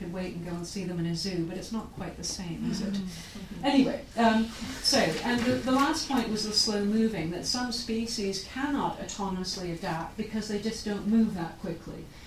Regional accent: Winnipeg, Manitoba, Canada; I grew up in Winnipeg, which has become the polar bear capital of Canada

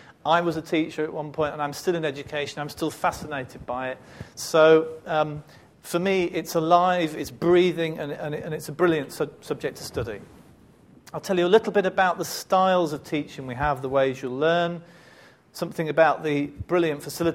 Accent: Liverpool, North West England, United Kingdom; now in Cambridge, United Kingdom; Now, I came from Liverpool 4 years ago to Cambridge

